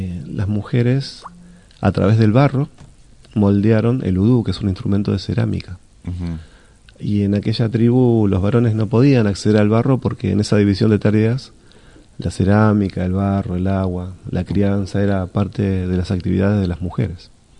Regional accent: Buenos Aires, Argentina; Yo vengo de Buenos Aires, he vivido en pleno centro.

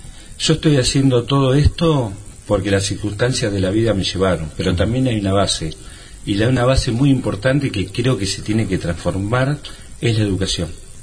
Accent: San Isidro, Buenos Aires Province, Argentina; born there; now in Las Flores, Argentina; yo nací en San Isidro. Cuando vine a Las Flores era el año 1974.

